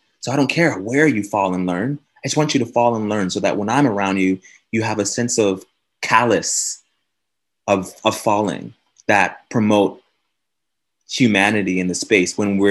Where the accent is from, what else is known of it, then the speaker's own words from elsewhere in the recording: San Antonio, Texas, United States; now in New York, United States; San Antonio. About 5 or 7 hours outside of Dallas.